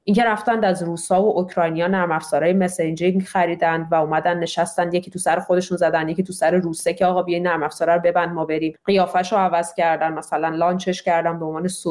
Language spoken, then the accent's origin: Persian; Iran; moved away as an adult; من تمام زندگیم رو تو ایران زندگی کردم، 4 سال نیمه که از ایران اومدم بیرون و الانم آدم 37-8 ساله‌ای هستم.